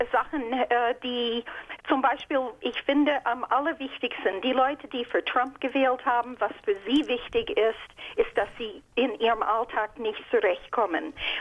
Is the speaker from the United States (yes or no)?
yes; United States; German is a second language; now in Ratekau, Germany; ich bin Amerikanerin, ich lebe lange in Deutschland, ich wähle aber in Amerika weiterhin